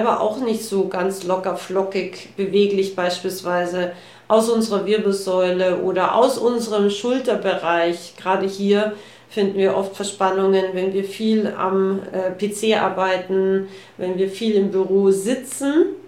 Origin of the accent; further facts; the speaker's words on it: Austria; Bei uns in Österreich gibt es so einen Spruch